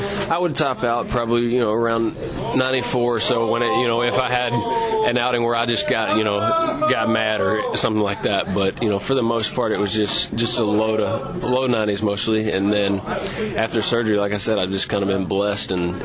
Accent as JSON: {"language": "English", "region": "Georgia", "country": "United States", "tie": "born or raised there", "said": "Well, I grew up in Pike County, Georgia, and, you know, I grew up playing baseball, football, just kind of everything."}